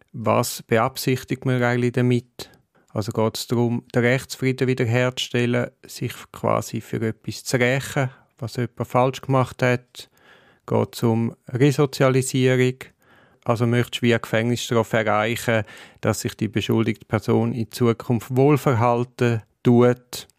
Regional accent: Switzerland; Noch einmal, als Frau, als Schweizerin und als Juristin bin ich mit dem Ergebnis nicht zufrieden.

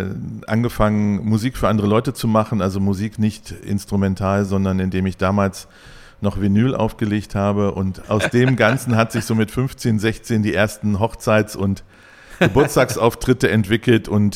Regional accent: Hildesheim, Lower Saxony, Germany; Gebürtiger Hildesheimer, Bernwarz Krankenhaus. Ich bin gerne Hildesheimer, ich bin hier groß geworden. Ich bin sehr in der Innenstadt hier groß geworden.

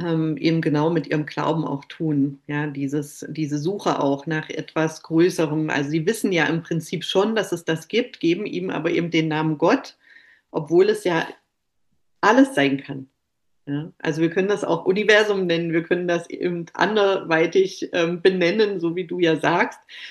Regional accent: Germany; Also ich bin ja in der DDR groß geworden, bis ich 12 Jahre alt war.

